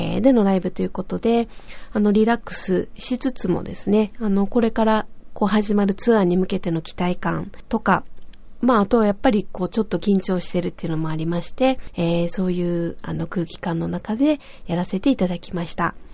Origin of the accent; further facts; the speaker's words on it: Kobe, Hyogo, Japan; 私のふるさとである神戸